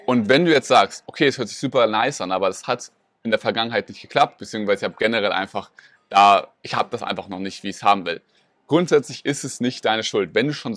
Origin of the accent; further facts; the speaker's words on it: Rothenburg, Germany; now in Berlin, Germany; bin von Rothenburg heißt das, wo ich aufgewachsen bin, nach Berlin gezogen.